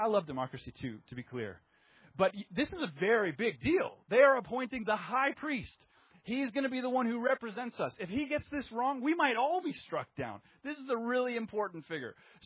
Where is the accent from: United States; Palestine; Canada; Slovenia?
Canada; I'm a Canadian.